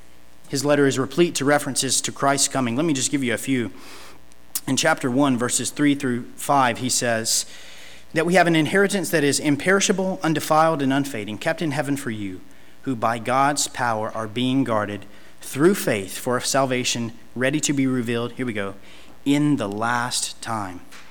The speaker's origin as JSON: {"language": "English", "town": "Mayberry", "region": "North Carolina", "country": "United States", "tie": "born or raised there", "said": "Despite my growing up in Bible Belt Central, Mayberry, North Carolina, the Andy Griffith homestead"}